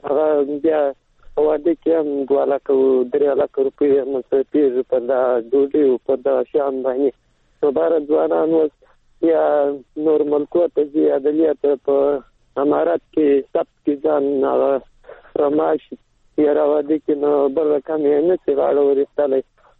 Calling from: Helmand, Afghanistan; او سامان د هلمند سره

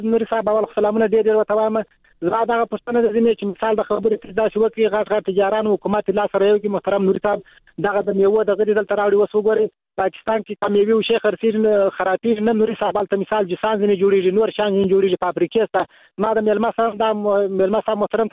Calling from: Helmand, Afghanistan; د هلمند ولایت څخه

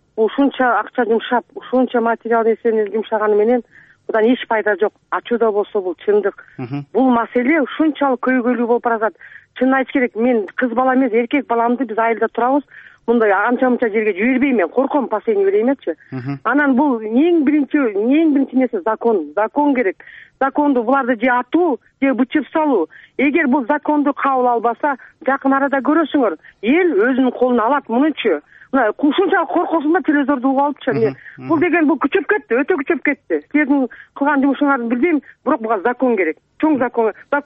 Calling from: Talas, Talas Region, Kyrgyzstan; Биз Таластан болобуз

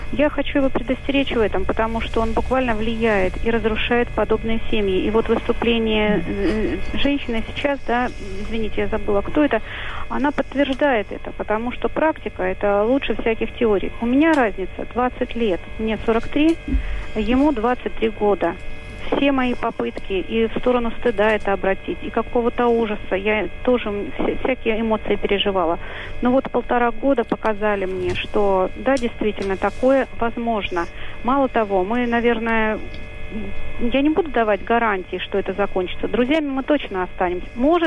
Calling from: Moscow, Russia; я из Москвы звоню.

